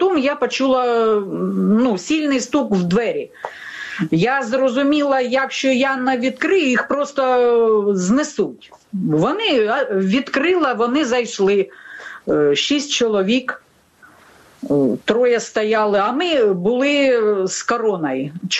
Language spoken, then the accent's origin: Ukrainian; Krasnodar Krai, Russia; now in Luhansk Oblast, Ukraine; як я по народженню росіянка, я сама з Кубані. Я з 83-го року проживаю в Україні, в Луганській області.